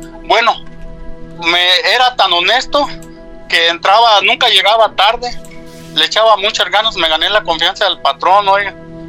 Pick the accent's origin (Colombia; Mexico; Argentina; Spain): Mexico; Arteaga, Michoacán; yo soy de Arteaga, Michoacán, México.